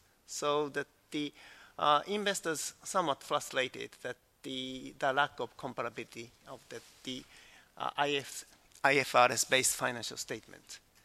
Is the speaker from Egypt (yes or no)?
no; Japan; English is a second language; Actually, I come from Japan, and the Japanese stakeholders love this kind of discussion